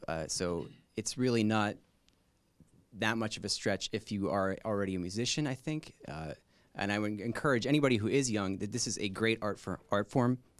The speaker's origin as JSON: {"language": "English", "town": "Ross Township", "region": "Pennsylvania", "country": "United States", "said": "I'm from Ross Township."}